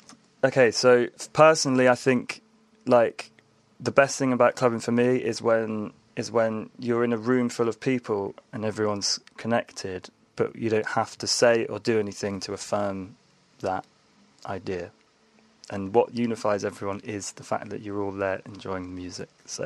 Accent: South East England, United Kingdom; so where I grew up was on the Hampshire Dorset border.

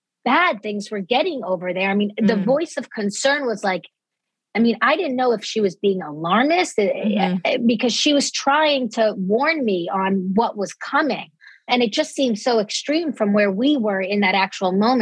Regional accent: Dix Hills, New York, United States; I was raised in Dix Hills, exit 50.

